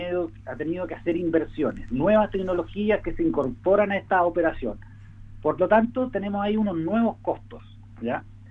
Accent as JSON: {"language": "Spanish", "town": "Puerto Varas", "region": "Los Lagos", "country": "Chile", "said": "porque tú sabes, yo soy de Puerto Vara, espero que Los Lagos también cada vez tenga mayor capacidad productiva."}